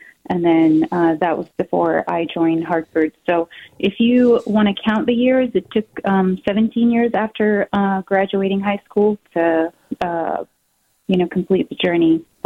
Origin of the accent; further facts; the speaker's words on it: Jordan; English is a second language; moved away as an adult; now in United States; I grew up in Jordan, and I went to school there